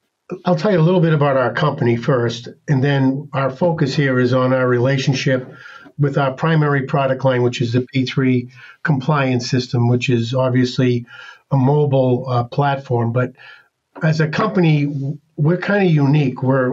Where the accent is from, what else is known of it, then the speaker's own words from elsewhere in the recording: New England, United States; he accused me of talking funny because I'm from New England